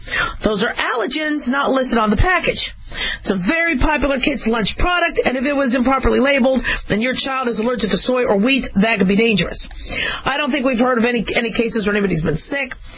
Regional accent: Phoenix, Arizona, United States; also born or lived in Las Vegas / Los Angeles; I grew up in Phoenix and Vegas. I was born in L.A., but when I was about six, my folks moved to Phoenix, and, you know, it's hot.

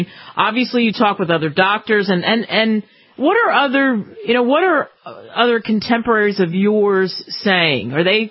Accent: New Jersey, United States; I grew up in New Jersey myself and the other side of New Jersey, and we knew our doctor.

